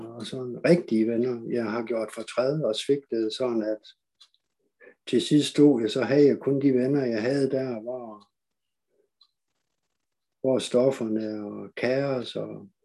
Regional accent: Aalborg, North Denmark Region, Denmark; Jeg er 56 år, jeg er født og opvokset i Aalborg

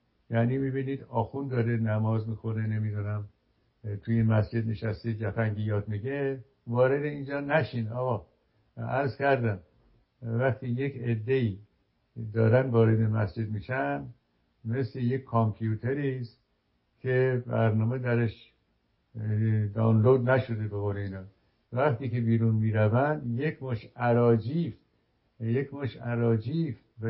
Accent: Iran; همواره بدانیم ما ایرانی هستیم

